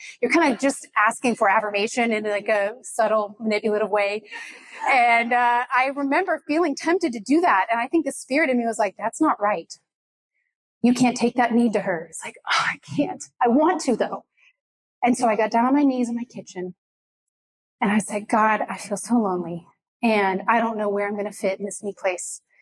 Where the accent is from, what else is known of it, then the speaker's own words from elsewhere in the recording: Houston, Texas, United States; now in Dallas, United States; I grew up in Houston. I'm from Houston, moved here in 2011, didn't know many people.